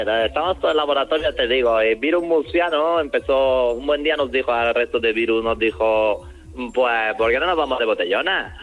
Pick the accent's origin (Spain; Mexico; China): China; Esas son bromas que nos gustan a los chinos. Siempre de que chinos somos bajitos, los chinos somos bajitos.